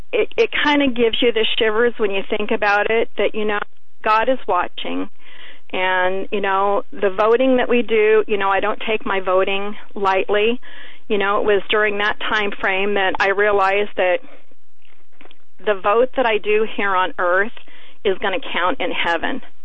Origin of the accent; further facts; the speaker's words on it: Alaska, United States; But I'm from Alaska, so I'm outspoken like Sarah Palin.